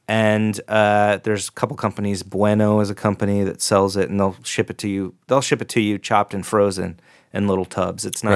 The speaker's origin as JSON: {"language": "English", "region": "Texas", "country": "United States", "tie": "born or raised there", "said": "I grew up in Texas and there's a lot of Tex-Mex there."}